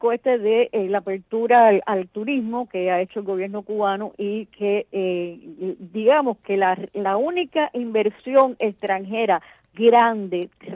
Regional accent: Spain; now in Cuba; hasta los españoles que estamos aquí en Cuba.

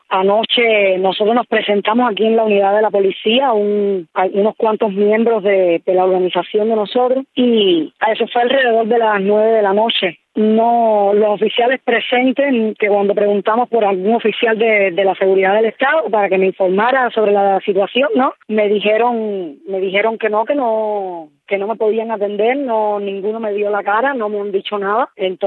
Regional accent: Cuba; nosotros somos cubanos, nosotros somos ciudadanos cubanos

